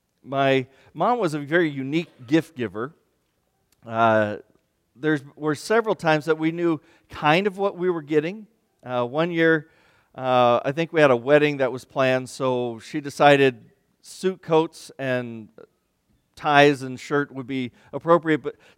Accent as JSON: {"language": "English", "region": "Kansas", "country": "United States", "tie": "born or raised there", "said": "But I grew up in Kansas. I grew up about 30 miles south of Lawrence. So all those towns and things she's learning, I grew up around."}